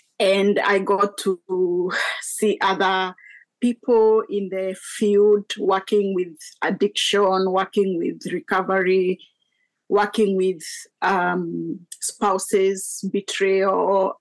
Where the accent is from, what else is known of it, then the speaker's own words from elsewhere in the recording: Kenya; when I grew up in Kenya, that was discussed about.